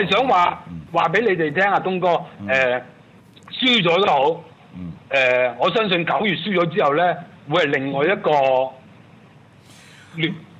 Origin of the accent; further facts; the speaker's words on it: Hong Kong; 咁我哋香港人係土生土長喺香港大嘅。